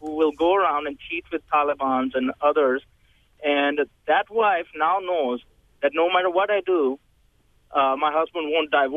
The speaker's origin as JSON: {"language": "English", "country": "Pakistan", "said": "Now, I'm from Pakistan, the third point and final point."}